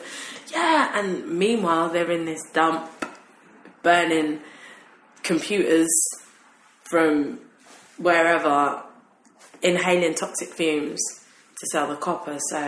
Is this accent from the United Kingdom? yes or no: yes; London, United Kingdom; My parents are from Ghana, which is where I shot the video for … I was born and raised in London, and it's interesting because I am a Londoner